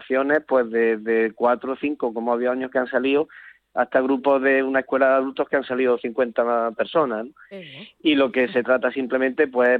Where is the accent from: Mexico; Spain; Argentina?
Spain; Torreperogil, Andalusia; Aquí en mi pueblo, en Torreperogil, el carnaval